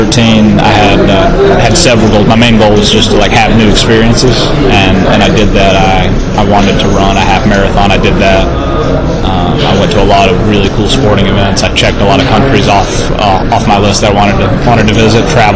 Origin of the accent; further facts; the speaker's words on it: Alabama, United States; sort of where I grew up in Alabama, it's not like that.